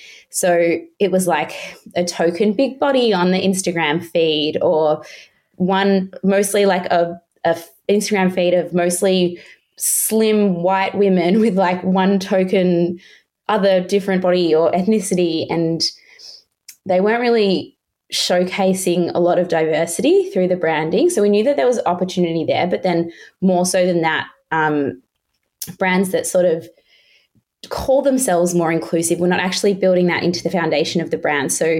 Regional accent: Melbourne, Victoria, Australia; we're both from Melbourne, so we were in all the Melbourne lockdowns

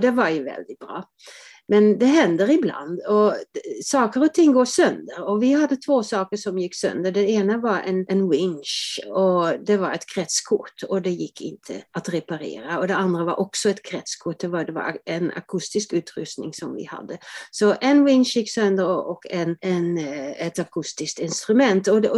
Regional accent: Netherlands; now in Sweden; För jag är ursprungligen från Nederländerna och jag kom till Sverige för exakt 40 år sedan, 1982, i mars.

